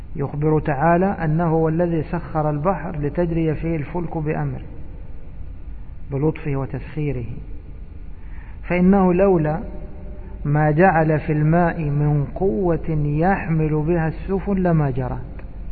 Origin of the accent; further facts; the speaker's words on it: Egypt; هذا مشهور عندنا في بلادنا مصر.